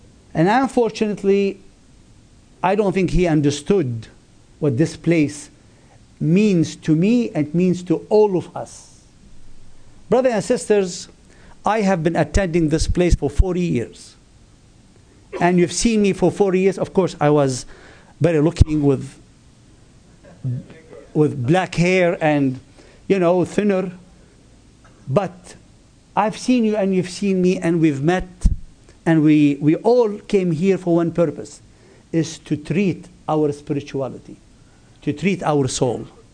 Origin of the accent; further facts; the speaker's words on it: Lebanon; I have to be honest with you, I come from Lebanon